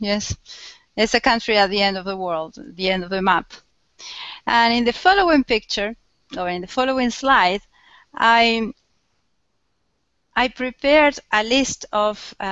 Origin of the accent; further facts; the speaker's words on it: Argentina; That's me. I'm from Argentina.